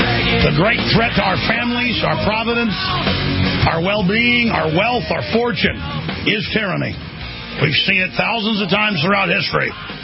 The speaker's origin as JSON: {"language": "English", "town": "Dallas", "region": "Texas", "country": "United States", "tie": "born or raised there", "said": "the times in my life growing up in Dallas"}